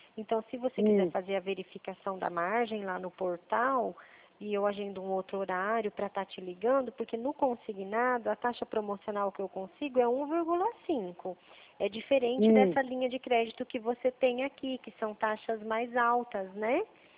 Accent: Presidente Prudente, São Paulo, Brazil; eu sou de Presidente Prudente, São Paulo.

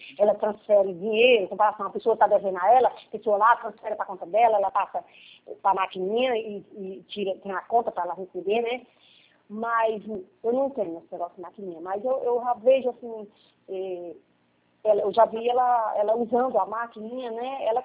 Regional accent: Northeast Region, Brazil; Porque eu sou nordestina

